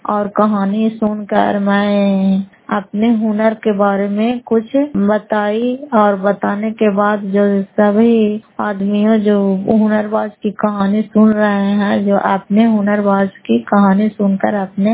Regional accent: Fatehpur, Bihar, India; घर फतेहपुर, पंचायत मकौता, जिला नालंदा, खरापसरा ब्लॉक की निवासी हूँ।

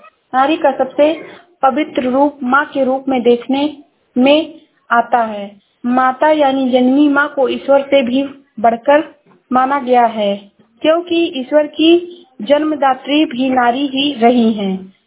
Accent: Uttar Pradesh, India; मैं जिला श्रावस्ती से हूँ।

